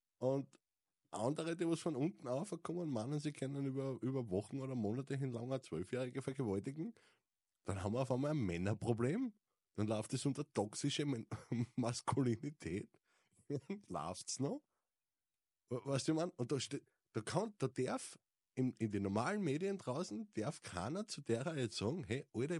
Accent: Styria, Austria; also born or lived in Vienna / Carinthia; ich bin aus der St. Eiermark, war 5 Jahre in Wien und wohne jetzt mittlerweile fast seit 20 Jahren in Kärnten. Also ich kann kein schönes Deutsch sprechen.

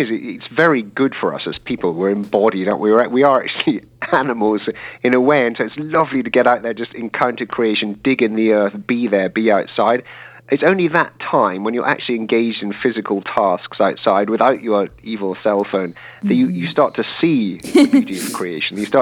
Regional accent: Ireland; I'm from Ireland myself

